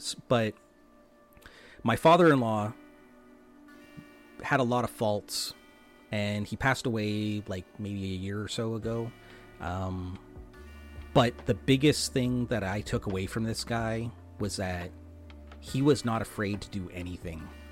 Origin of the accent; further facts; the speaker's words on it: Canada; so I'm a Canadian